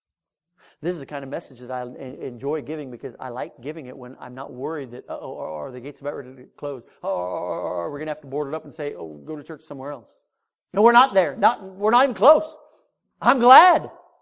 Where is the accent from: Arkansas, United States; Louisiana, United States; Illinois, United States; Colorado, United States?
Colorado, United States; I'm not from the South. You know, Safeway, Albertsons, King Supers back in Colorado.